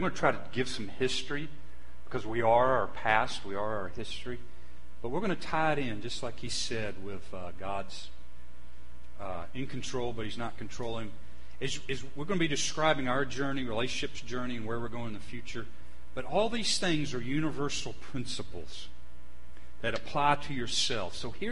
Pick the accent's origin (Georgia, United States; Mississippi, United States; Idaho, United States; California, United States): Georgia, United States; Atlanta; I was raised up in Atlanta. I love big cities. I wanted to stay in Atlanta.